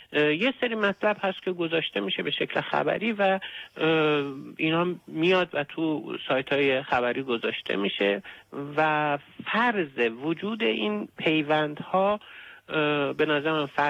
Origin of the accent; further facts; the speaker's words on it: Iran; moved away; من خودم از وقتی از ایران بیرون اومدم